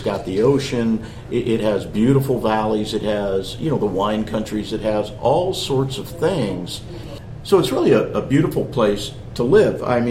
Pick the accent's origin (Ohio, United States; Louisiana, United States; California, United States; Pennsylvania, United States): California, United States; You know, all of us here were born and bred in California.